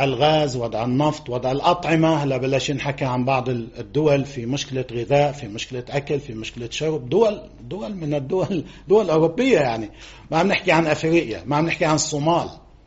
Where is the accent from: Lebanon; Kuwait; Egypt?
Lebanon; نستخدم عناصر القوة المتاحة لدينا كلبنانيين